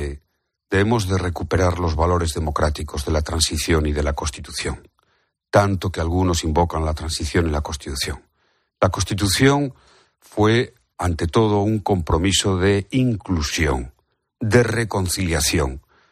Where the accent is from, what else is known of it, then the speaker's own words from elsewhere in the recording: Spain; hablo como español. Como español. ¿Eh? Que es mi país al que amo.